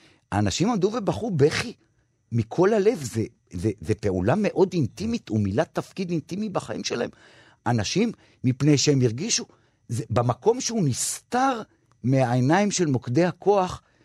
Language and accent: Hebrew; Jerusalem, Jerusalem District, Israel; אני עולה לאוטובוס בירושלים, אני ירושלמי